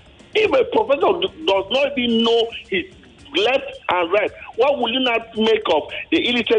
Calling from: Ilupeju, Lagos, Nigeria; I'm calling from Ilupeju.

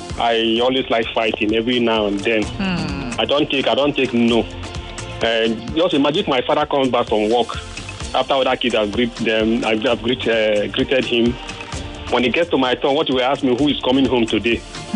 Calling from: Lekki, Lagos, Nigeria; I'm calling from Lekki.

